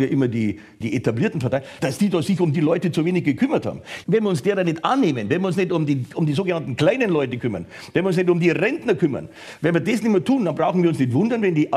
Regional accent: Munich, Bavaria, Germany; now in Berlin, Germany; wenn sie nach München geht, wo meine Heimatstadt ist

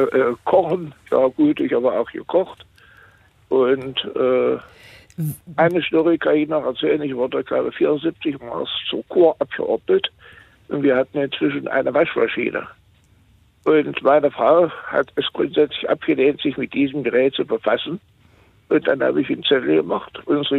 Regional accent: East Germany, Germany; Und habe mir dann vorgestellt, wie es bei uns in Ostdeutschland, damals DDR war

